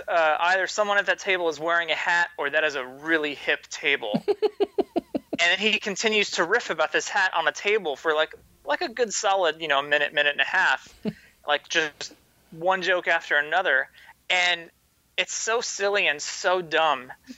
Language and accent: English; Texas, United States; Because I'm from Texas, and I don't know where Texas toast comes from.